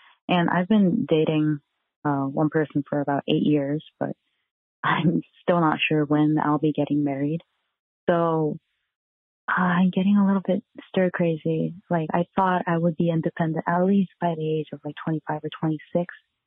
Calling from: South Korea; I'm calling from South Korea.

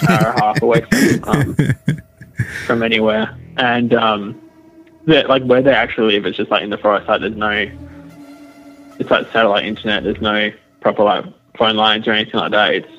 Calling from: Western Australia, Australia; I'm calling from Western Australia.

